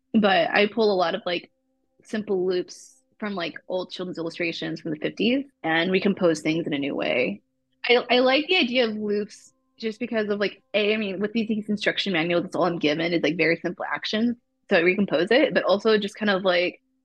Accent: Chicago, Illinois, United States; I grew up in Chicago, but then we moved out of it to like a country area in like southern Illinois.

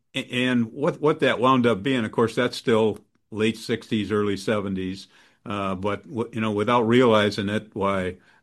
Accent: Belvedere, United States; First job out of law school, and the only job was to come back to Belvedere.

